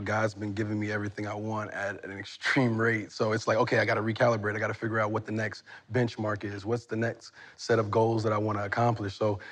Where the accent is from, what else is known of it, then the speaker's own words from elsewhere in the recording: Newark, New Jersey, United States; he's from Oakland, I'm from Newark, New Jersey.